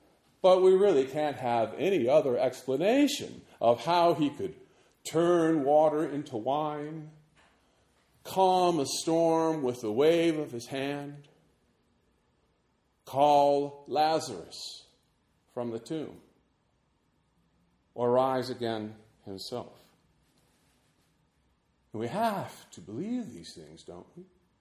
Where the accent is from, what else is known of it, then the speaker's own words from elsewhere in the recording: Richmond, Virginia, United States; The next spring, my hometown was the site of the New York Yankees' top farm club.